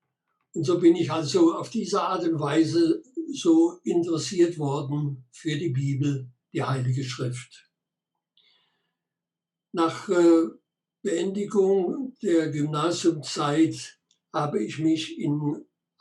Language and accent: German; Baden-Württemberg, Germany; Ich bin Deutscher in der Nähe von Heidelberg im südlichen Odenwald geboren. Da bin ich auch aufgewachsen und besuchte im Odenwald die sogenannte